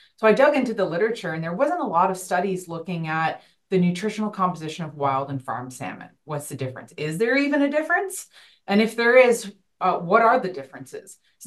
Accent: Ontario, Canada; now in Nova Scotia, Canada; I'm from Ontario, not a lot of jobs in marine biology.

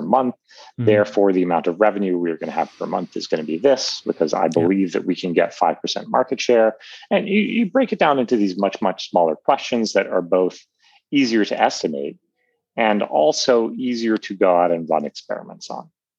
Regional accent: New York City, New York, United States; I'm a New Yorker and I don't even know, right?

